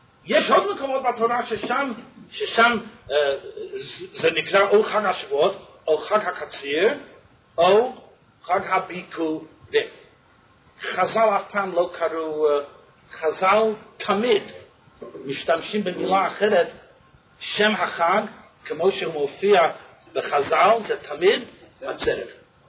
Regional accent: United States; אני אמריקאי, יש חמונה מצלד. מה אני יכול לעשות?

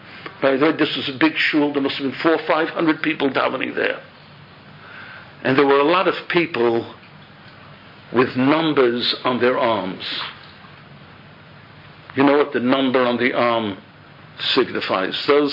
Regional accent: Brooklyn, New York, United States; born there; All right, I was born in Williamsburg.

